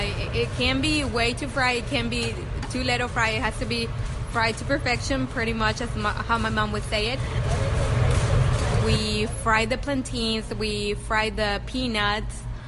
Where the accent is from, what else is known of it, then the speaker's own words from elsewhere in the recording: Cholula, Puebla, Mexico; Our type of mole is called mole poblano since we come from Cholula, Puebla, and that's why we call it poblano.